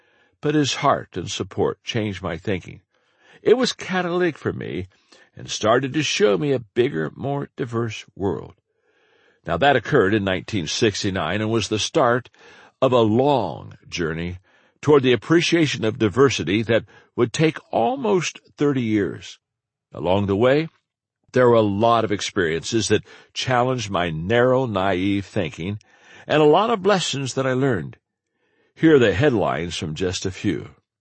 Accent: Circleville, Ohio, United States; I grew up in Circleville, Ohio. It was in the middle of the country. The community was almost entirely white, and my family was lower middle class.

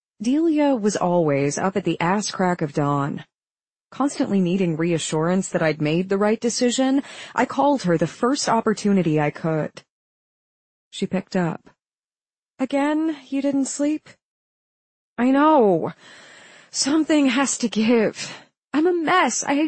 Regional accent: Brooklyn, New York, United States; Growing up in Brooklyn

